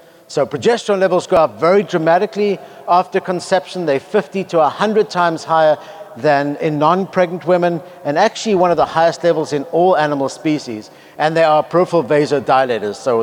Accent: Cape Town, Western Cape, South Africa; But I did find the South African flag, which is where I grew up in Cape Town, South Africa.

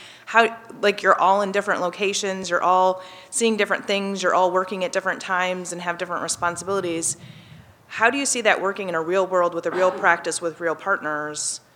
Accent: Michigan, United States; from Michigan.

